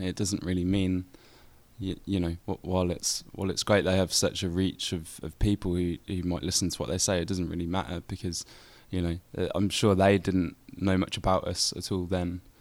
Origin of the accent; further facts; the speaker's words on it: Kettering, East Midlands, United Kingdom; I guess the story of all four of us being from the same town is kind of a cliche. It's actually true though. We are all from Kettering, and we, for the majority, we all still live there.